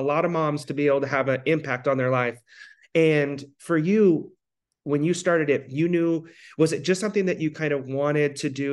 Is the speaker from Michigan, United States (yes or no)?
no; Alaska, United States; which for a person that grew up in Alaska, it's like when I go to the East Coast, I'm like, I might as well be in China.